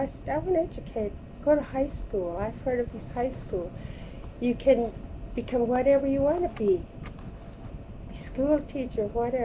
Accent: Alaska, United States; born there; Actually, I was born in a little sod house in a lot of white people think we live in igloo.

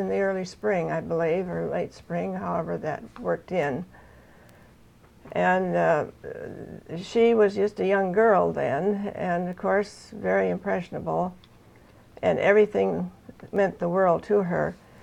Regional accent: Fairbanks, Alaska, United States; born there; No, I was born in Fairbanks.

